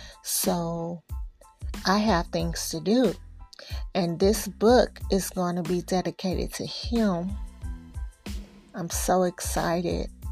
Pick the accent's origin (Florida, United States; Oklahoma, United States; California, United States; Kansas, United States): California, United States; I'm from California, so, you know, I'm not used to this kind of weather.